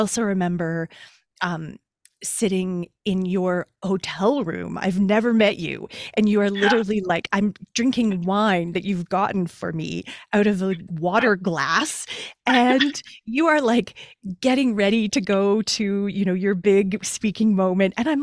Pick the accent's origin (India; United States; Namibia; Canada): Canada; Toronto, Ontario; now in Calgary, Canada; not in my hometown of Toronto, not where I live in Calgary, Alberta.